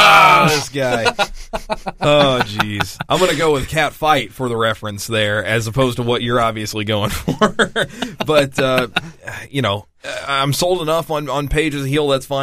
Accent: Missouri, United States; I would hope that came across as lemon because I'm from Southeast Missouri.

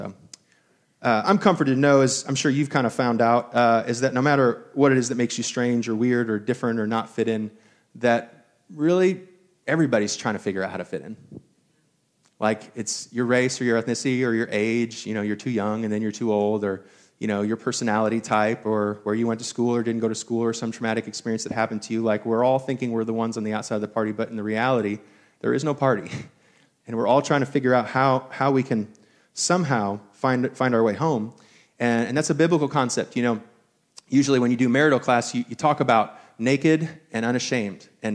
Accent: Hong Kong; born there; well, I was born in Hong Kong, and so I can't be the president.

